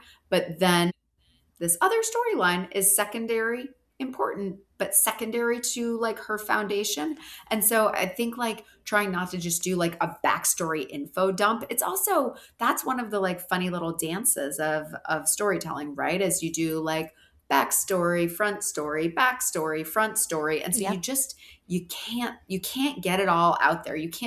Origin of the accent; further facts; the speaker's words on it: Massachusetts, United States; I grew up in Massachusetts, where, you know, the New England Patriots are actually the state religion.